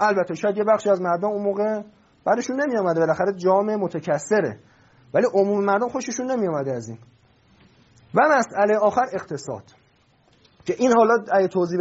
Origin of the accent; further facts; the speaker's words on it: Iran; born there; هم ایرانی هستیم هم مسلمان هستیم، ما به جفتش افتخار میکنیم، هم به این که در ایران به دنیا اومدیم